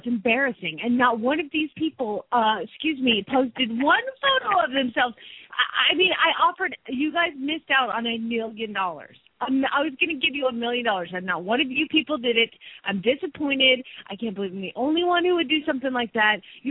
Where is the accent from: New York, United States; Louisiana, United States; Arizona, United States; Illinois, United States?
Arizona, United States; Phoenix; from Phoenix, Arizona, and you're listening to Horses in the Morning on the Horse Radio Network